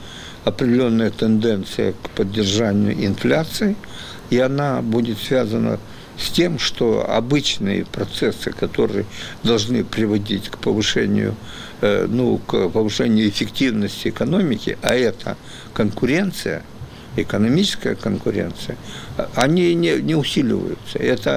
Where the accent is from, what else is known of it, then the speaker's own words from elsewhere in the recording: Odesa, Odesa Oblast, Ukraine; Я сам родом с Украины, из Одессы, как вы знаете.